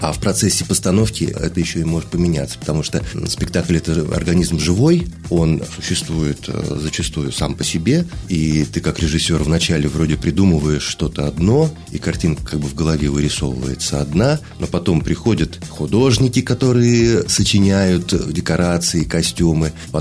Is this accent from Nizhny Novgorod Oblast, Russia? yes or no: yes; Nizhny Novgorod, Nizhny Novgorod Oblast, Russia; Тем более, учитывая, что я нижегородец, а история происходит как раз на территориях современного Нижнего Новгорода